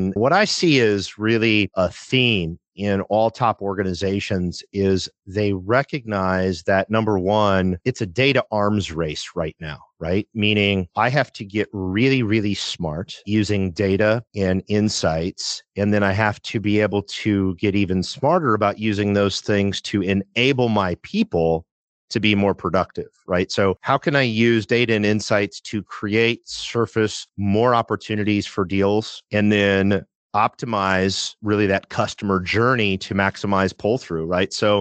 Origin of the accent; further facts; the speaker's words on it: Midwest, United States; So I grew up in the Midwest, a very blue collar upbringing, and started selling real estate after college.